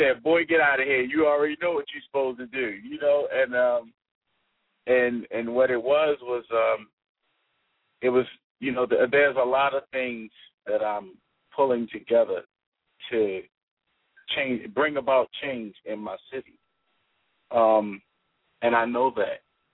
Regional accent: Baltimore, Maryland, United States; And as you know, I'm from Baltimore, so that is that's

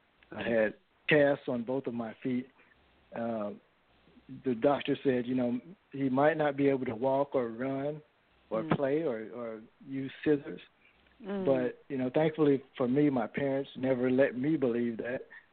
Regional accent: St. Louis, Missouri, United States; I started out, I was born in St. Louis, Missouri. I'm born and raised in St. Louis, in a city, university city right outside of St. Louis.

